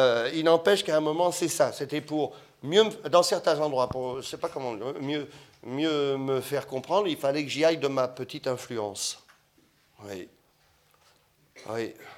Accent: Hauts-de-France, France; je suis originaire du Nord, où l'aspect masque, l'aspect théâtralisé de son expression est parfois le seul qui vous fait entendre de l'autre.

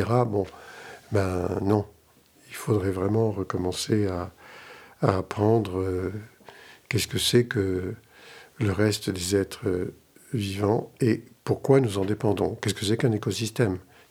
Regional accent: Nouvelle-Aquitaine, France; Bon, moi, je viens quand même d'ailleurs, je viens de la Creuse.

